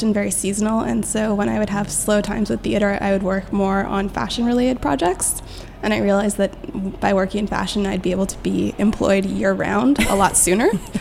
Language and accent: English; Canada; now in United States; I'm from Canada.